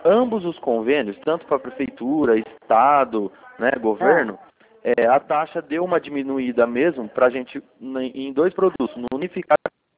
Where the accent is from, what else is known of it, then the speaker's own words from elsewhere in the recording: Limeira, São Paulo, Brazil; eu sou de Limeira. Limeira.